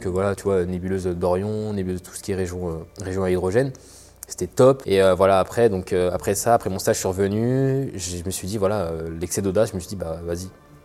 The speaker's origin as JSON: {"language": "French", "region": "Île-de-France", "country": "France", "tie": "born or raised there", "said": "je suis français, je suis né à Paris, j'ai grandi en banlieue parisienne"}